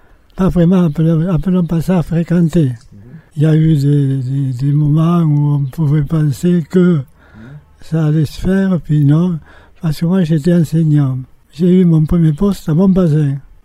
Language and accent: French; La Salvetat-Peyralès, Occitanie, France; born there; Moi, je suis né dans un petit village d'une dizaine d'habitants, à la Salvetat-Peyrades.